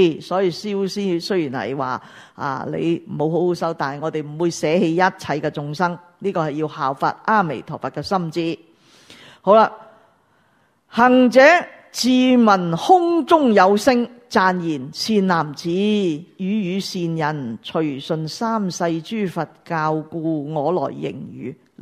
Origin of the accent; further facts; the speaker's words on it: China; 个信字啊喺我哋中国人嚟讲系好紧要噶。